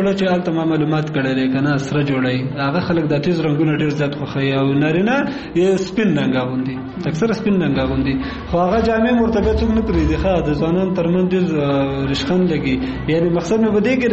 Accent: Kunar, Afghanistan; تا ته ما مخکې وویل چې زه اصلا د کونړ ولایت اوسیدونکی یم

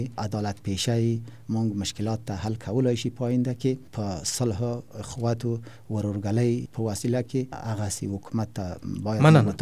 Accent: Afghanistan; born there; زه د افغانستان په خاورې کې زیږیدلې یم په دغه خاورې کې ژوند می تیر کړل ده په مختلف ولایتو کې

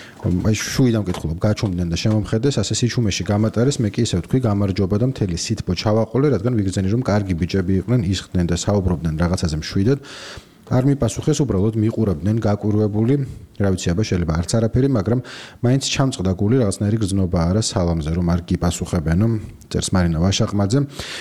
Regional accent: Mtskheta, Mtskheta-Mtianeti, Georgia; მე მცხეთელი ვარ და იქვე სალმებით ერთმანეთს

